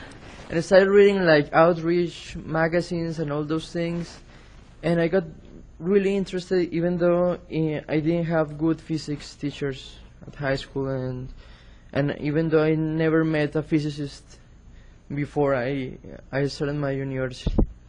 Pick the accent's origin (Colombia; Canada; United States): Colombia; I come from Colombia.